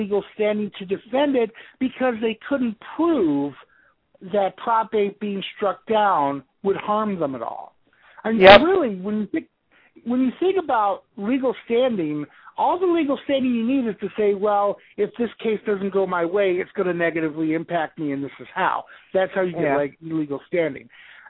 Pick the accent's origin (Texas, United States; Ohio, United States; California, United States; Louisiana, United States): Ohio, United States; even governors in notoriously stupid governors like Kasich in my home state of Ohio here are saying